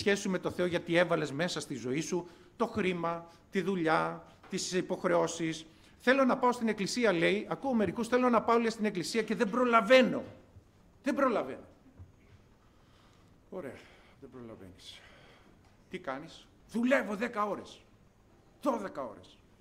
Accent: Greece; πρέπει να είμαστε περήφανοι που είμαστε Έλληνες.

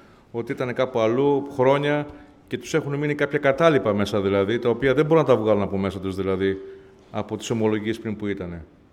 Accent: Pefki, Central Greece, Greece; είμαι από τη Βόρεια Εύβοια καταγωγή, είμαι από το Πευχή.

